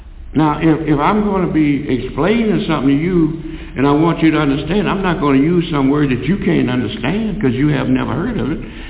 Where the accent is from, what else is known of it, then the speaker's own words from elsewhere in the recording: United States; I don't speak Arabic. I'm from America, and my language is English.